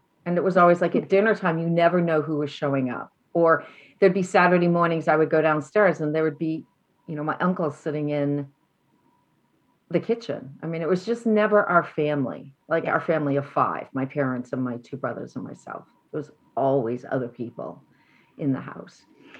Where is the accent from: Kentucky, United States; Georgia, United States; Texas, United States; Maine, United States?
Maine, United States; I grew up in the country, as we've already defined. I grew up in Western Maine. So I grew up on a farm.